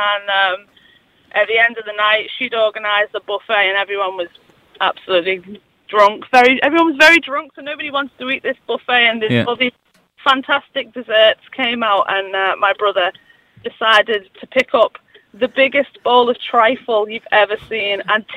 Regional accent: Liverpool, North West England, United Kingdom; I'm from Liverpool.

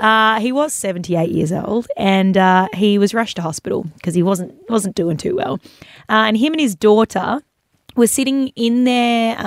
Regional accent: Perth, Western Australia, Australia; I'm from a big city. Well, not a big city. I'm from Perth.

